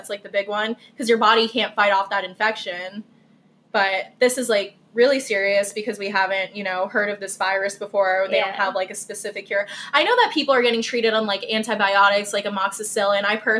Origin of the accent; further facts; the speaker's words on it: New Jersey, United States; like my hometown in New Jersey is becoming under lockdown. Mm-hmm. Like it's not so serious here in Florida yet.